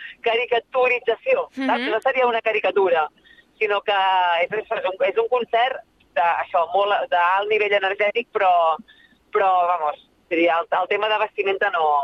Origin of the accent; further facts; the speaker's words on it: Sabadell, Catalonia, Spain; moved away as an adult; m'ha vist en totes les meves edats, fins als 20 i tants que vaig marxar de Sabadell, és la meva segona casa.